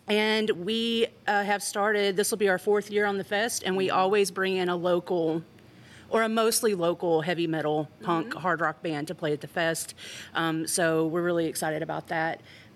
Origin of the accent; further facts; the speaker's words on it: Nashville, Tennessee, United States; I was raised in Nashville. I grew up, you know, singing in church, started playing piano when I was 7.